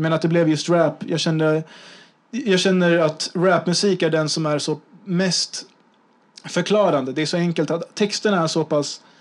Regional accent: Sweden; Jag är ju svensk liksom

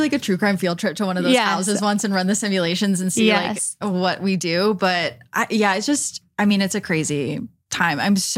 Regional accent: Connecticut, United States; I'm from Connecticut and we had one of the first ever cases of this thing happening on the internet.

